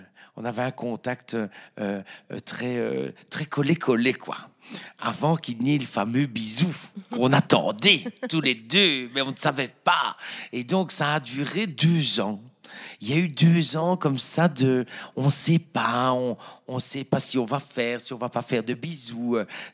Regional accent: Dour, Wallonia, Belgium; l'un de l'autre, hein, donc on était à 6 rues à Dour, et donc elle venait régulièrement

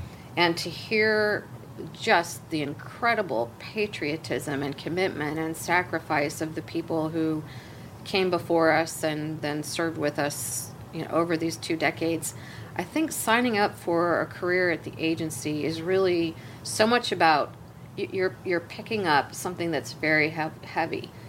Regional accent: United States; And I think it's such a honor as an American citizen.

